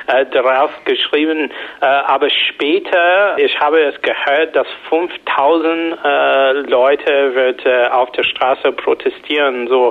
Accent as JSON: {"language": "German", "country": "United States", "second_language": "German", "said": "Und als Amerikaner, ehrlich gesagt, fühlte ich mich natürlich stolz einerseits"}